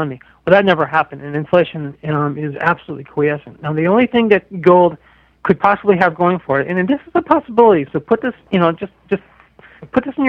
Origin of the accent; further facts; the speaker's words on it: Seattle, Washington, United States; when you hear about cities like my hometown of Seattle trying to raise the minimum wage to $15 for all workers